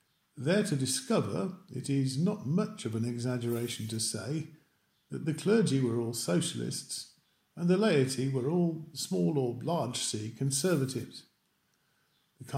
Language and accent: English; England, United Kingdom; The Labour household I grew up in England, not Wales, of course, was only mildly political, and it was even less religious.